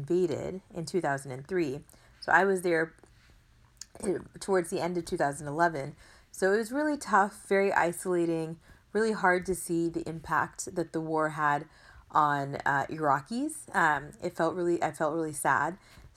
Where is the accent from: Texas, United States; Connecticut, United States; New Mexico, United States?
Texas, United States; I grew up in Texas, and my parents came from India, so I always felt a little bit different because most of my friends were all, they were not from other countries originally.